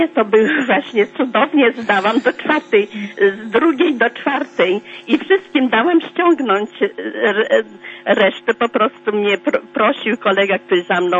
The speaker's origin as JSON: {"language": "Polish", "region": "Podlaskie Voivodeship", "country": "Poland", "said": "pochodzę z Białostoczyzny i w Białymstoku zdawałam egzamin do szkoły plastycznej"}